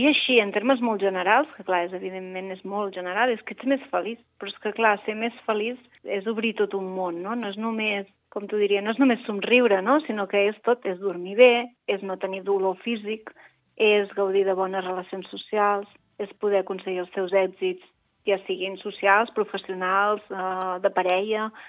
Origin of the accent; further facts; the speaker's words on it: Ripoll, Catalonia, Spain; Jo soc de Ripoll, no? I fins i tot persones que em coneixen de Ripoll